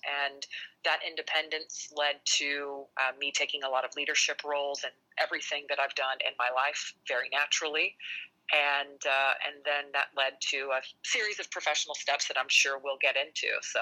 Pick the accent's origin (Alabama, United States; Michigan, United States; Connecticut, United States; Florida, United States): Florida, United States; Jacksonville; And it really covers growing up in Jacksonville. I'm the oldest of three girls.